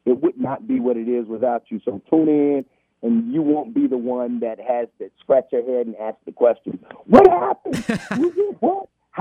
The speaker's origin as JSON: {"language": "English", "town": "Atlanta", "region": "Georgia", "country": "United States", "tie": "born or raised there", "said": "We both grew up in the South. We're from the South. He grew up in Memphis. I in Atlanta."}